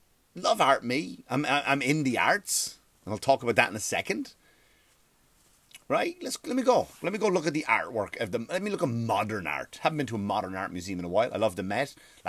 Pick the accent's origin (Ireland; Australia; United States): Ireland; Wexford, Leinster; The opening scene was made in Wexford, my hometown.